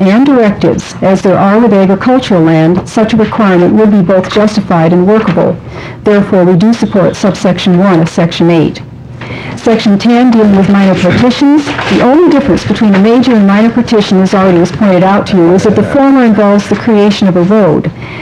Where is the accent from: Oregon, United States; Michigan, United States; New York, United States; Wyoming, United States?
Oregon, United States; Eugene; from Eugene.